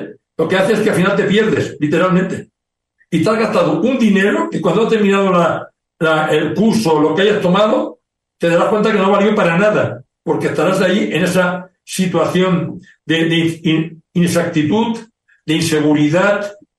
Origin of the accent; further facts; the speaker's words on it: Colombia; de Colombia.